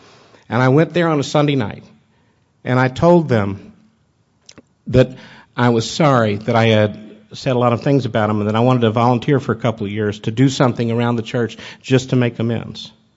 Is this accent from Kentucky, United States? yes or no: yes; Louisville, Kentucky, United States; I didn't have a home in Atlanta. I was from Louisville, so I moved back to Louisville.